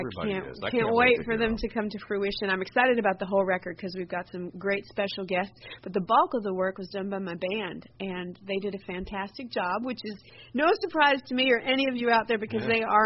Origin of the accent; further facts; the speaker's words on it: Minnesota, United States; Watonwan County, Minnesota, and it's where my dad works.